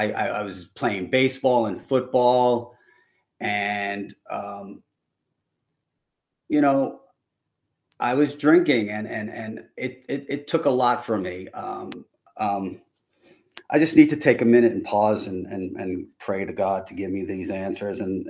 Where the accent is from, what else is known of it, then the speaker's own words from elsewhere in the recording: New York City, New York, United States; I was born in Brooklyn in a neighborhood where there were bars on every corner. And I grew up across the street from a schoolyard